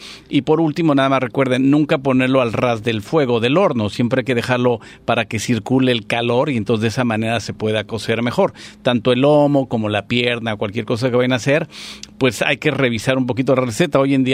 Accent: Mexico; como buenas familias mexicanas

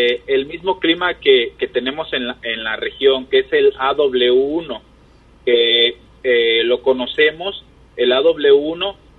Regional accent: Acapulco, Guerrero, Mexico; yo soy de Acapulco

